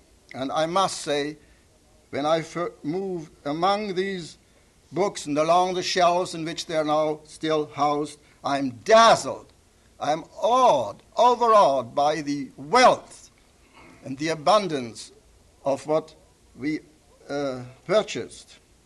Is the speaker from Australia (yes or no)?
no; Germany; because I grew up with them in Germany during my school and university and college days.